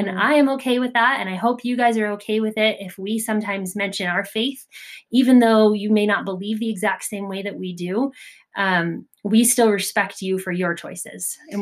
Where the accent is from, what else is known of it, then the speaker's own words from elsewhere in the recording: Florida, United States; I grew up in Southern Florida, where I was a minority in terms of my religious choice. And there were very few members of my faith down there.